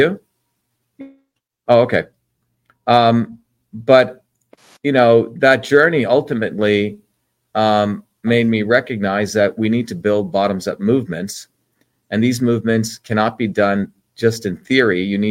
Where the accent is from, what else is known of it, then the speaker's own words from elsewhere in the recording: India; now in United States; the journey that I went through growing up in India in a what's called a system of oppression called the caste system